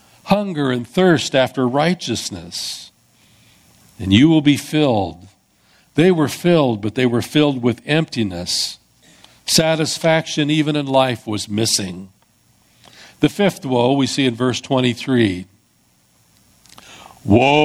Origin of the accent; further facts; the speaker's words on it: San Jose, California, United States; also born or lived in Iowa; We grew up in Iowa, we came from, but grew up mostly in San Jose, California, and most of my schooling was there.